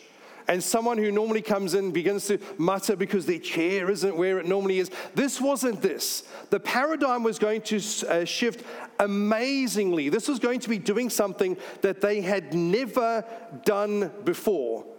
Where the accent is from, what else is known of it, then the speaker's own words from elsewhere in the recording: South Africa; now in New Zealand; I grew up in South Africa. We had apartheid passed down to us. We have moved to New Zealand